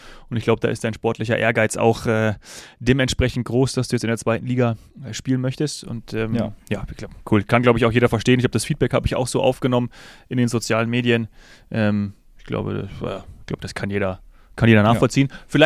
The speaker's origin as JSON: {"language": "German", "town": "Bad Arolsen", "region": "Hesse", "country": "Germany", "tie": "born there", "said": "Ich komme ja gebürtig aus Bad Arolsen. Das ist so ein kleines Kaff in der Nähe von Kassel. Und obwohl ich glaube, so Bad Arolsen liegt, ist noch Nordhessen"}